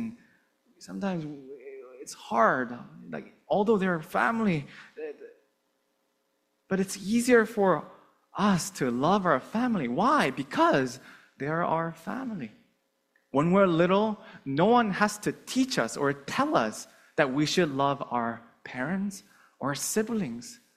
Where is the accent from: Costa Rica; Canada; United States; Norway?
Canada; Even though I'm just a Canadian citizen with Canadian culture at heart, like I grew up in Canada, right?